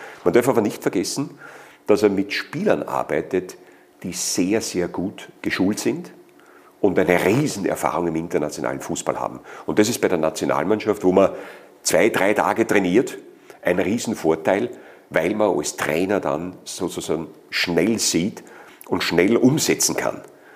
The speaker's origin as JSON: {"language": "German", "region": "Upper Austria", "country": "Austria", "lives_now": "Vienna, Austria", "said": "Ich habe eine schwere Zeit am Beginn gehabt als Oberösterreicher in Wien."}